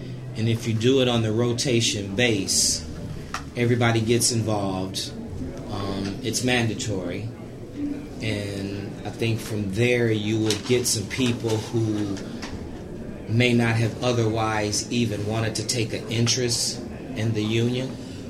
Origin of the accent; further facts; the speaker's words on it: Detroit, Michigan, United States; I grew up around General Motors factories in Detroit.